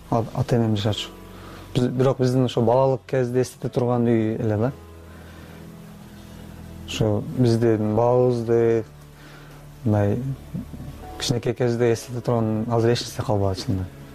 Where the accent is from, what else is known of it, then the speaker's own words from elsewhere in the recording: Batken Region, Kyrgyzstan; moved away as an adult; now in Bishkek, Kyrgyzstan; Бул жака биз өз Баткенден октябрда келдик